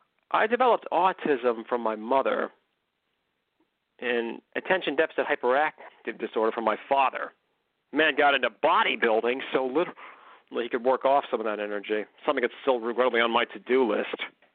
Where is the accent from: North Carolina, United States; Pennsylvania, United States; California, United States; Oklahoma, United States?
Pennsylvania, United States; Oakland; also born or lived in Clarion, United States; Even though I was born in Clarion, Pennsylvania, I was raised in downtown Oakland.